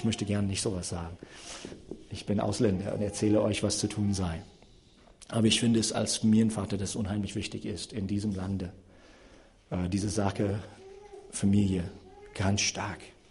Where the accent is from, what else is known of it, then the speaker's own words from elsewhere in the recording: Chicago, Illinois, United States; meine Heimat übrigens ist mitten in der Stadt Chicago, da bin ich erzogen worden.